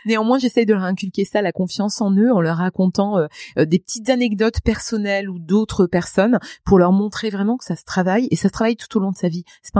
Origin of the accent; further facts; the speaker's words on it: Grand Est, France; accent: Lorraine; Je venais du fin fond de la Lorraine avec un accent à couper au couteau.